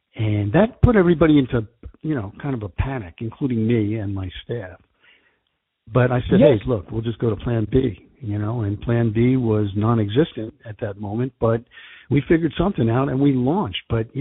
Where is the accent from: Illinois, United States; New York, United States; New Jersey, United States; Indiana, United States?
New Jersey, United States; I am not. I am from New Jersey.